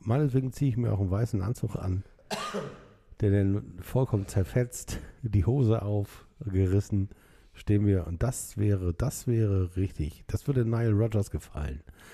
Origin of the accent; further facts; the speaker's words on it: Hamburg, Germany; Aber da wir da aufgewachsen sind in der Ecke, wussten wir natürlich, wo die Löcher im Zaun sind.